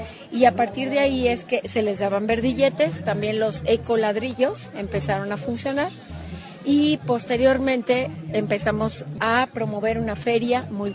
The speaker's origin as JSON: {"language": "Spanish", "region": "Querétaro", "country": "Mexico", "said": "vengo de Querétaro"}